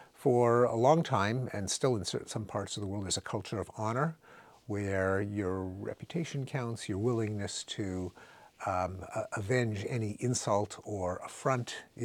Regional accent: Canada; I'm Canadian.

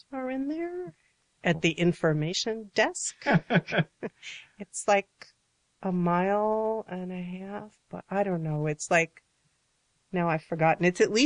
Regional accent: New York, United States; Because growing up in New York as a atheistic Jewish person, you sort of don't know.

